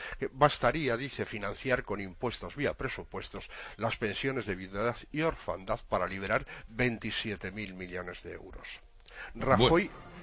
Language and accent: Spanish; Covarrubias, Castile and León, Spain; Es que gran parte de la película se rodó junto a mi pueblo, Covarrubias, y mis amigos y yo nos apuntamos de extras.